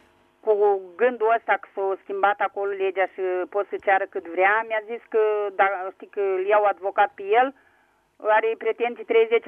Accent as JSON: {"language": "Romanian", "town": "Suceava", "region": "Suceava County", "country": "Romania", "said": "Sunt de la Suceava."}